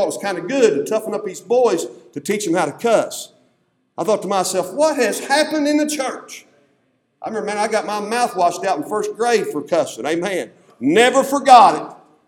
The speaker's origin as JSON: {"language": "English", "country": "United States", "said": "The world, even our culture, and I'm an American, but it's all about becoming something."}